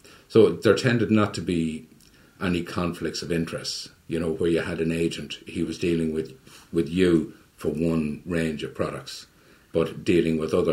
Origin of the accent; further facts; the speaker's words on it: Drogheda, Leinster, Ireland; I'm originally from Drogheda. My parents were both from Clare.